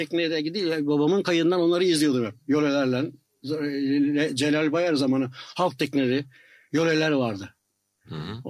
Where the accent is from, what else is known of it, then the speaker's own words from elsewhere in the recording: Izmir, İzmir, Turkey; İzmir Denizi'nde. İzmir. Sene 1937.